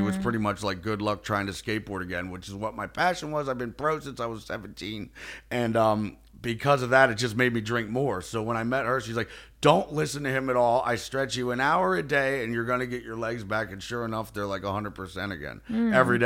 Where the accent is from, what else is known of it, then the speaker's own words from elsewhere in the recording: Philadelphia, Pennsylvania, United States; born there; I'm Sicilian Irish. I was born in Philly over the bridge.